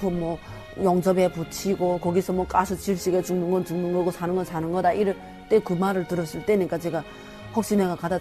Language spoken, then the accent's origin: Korean; North Korea; now in South Korea; 저는 북한에서 왔어요.